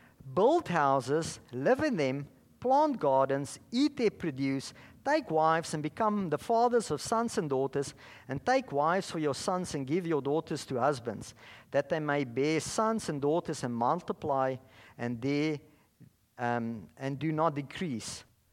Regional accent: Bloemfontein, Free State, South Africa; I can still remember growing up in Bloemfontein many years ago

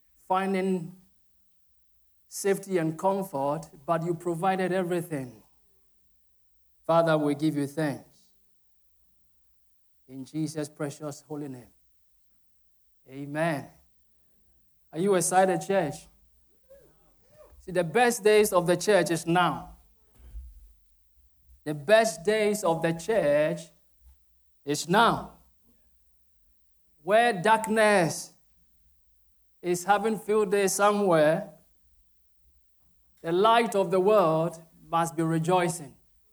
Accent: Ghana; English is a second language; I'm not English, I'm a Ghanaian, but I try to speak English.

